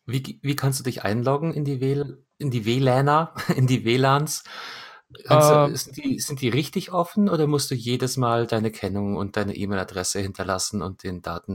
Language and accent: German; Munich, Bavaria, Germany; ich komme aus der Weltstadt München